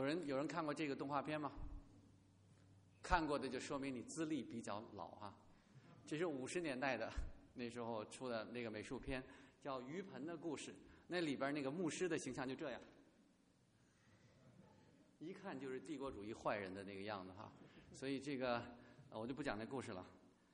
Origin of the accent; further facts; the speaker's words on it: China; now in United States; 我自己以前是中国大陆的这背景出来，我们会觉得这个基督信仰跟我们中国人很远，我们这中间这个从小家里从小是基督徒的人不多